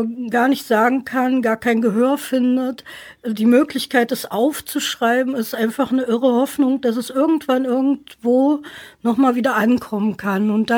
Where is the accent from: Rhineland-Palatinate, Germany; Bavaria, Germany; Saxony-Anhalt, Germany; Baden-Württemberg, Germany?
Saxony-Anhalt, Germany; Magdeburg; ich bin in Magdeburg-Sudenburg aufgewachsen, in einem alten Haus mit Hinterhof und also wirklich slummäßig